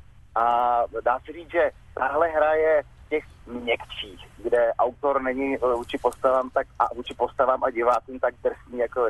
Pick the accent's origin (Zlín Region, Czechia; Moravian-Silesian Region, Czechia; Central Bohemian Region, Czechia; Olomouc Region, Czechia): Central Bohemian Region, Czechia; Buštěhrad; protože u nás na Buštěhradě, odkud všichni pocházíme, nebo kde všichni žijeme